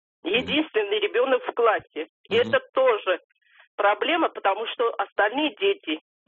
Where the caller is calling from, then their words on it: Moscow, Russia; Я из Москвы звоню.